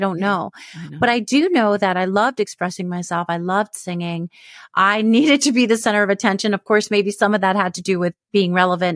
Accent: New York, United States; Because I grew up in New York for the most part.

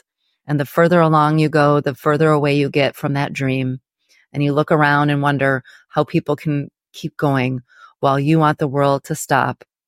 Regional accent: Ann Arbor, Michigan, United States; and of course my hometown, Ann Arbor. Go Blue.

